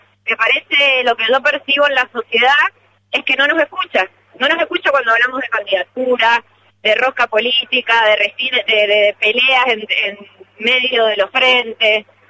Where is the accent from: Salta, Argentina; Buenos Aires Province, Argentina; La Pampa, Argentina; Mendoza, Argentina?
Mendoza, Argentina; lo que yo quiero también como mendocina